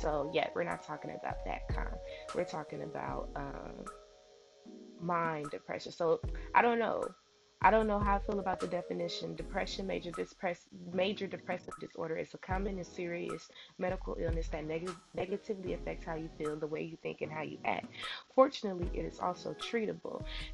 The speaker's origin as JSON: {"language": "English", "town": "Decatur", "region": "Illinois", "country": "United States", "lives_now": "Bloomington, United States", "said": "I go to Illinois State University in Bloomington Normal, and I am actually from Decatur, Illinois. I've been living in Bloomington since 2013"}